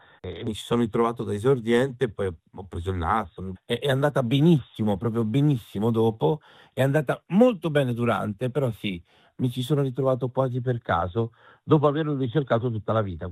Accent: Apulia, Italy; Nel mio paesino, che è un paesino della provincia di Bari, non c'era il cinema

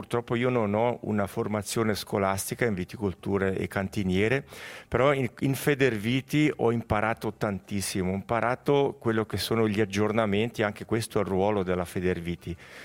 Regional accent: Gordola, Ticino, Switzerland; siamo di Gordola e tutte le volte le famiglie avevano il proprio vigneto

